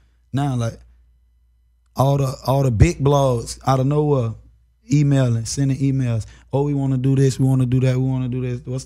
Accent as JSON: {"language": "English", "region": "Florida", "country": "United States", "said": "I'm from Florida. He from Florida."}